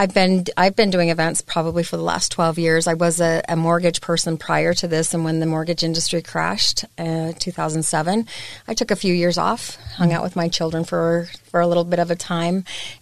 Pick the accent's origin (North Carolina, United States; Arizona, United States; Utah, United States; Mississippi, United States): Utah, United States; Salt Lake City; also born or lived in Logan / Magna / South Jordan; Born and raised in Salt Lake City. Lived up in Logan for a short time period, moved to Magna, went to Cypress High School, and got married and moved out to South Jordan. So kind of a Utah girl too, I guess.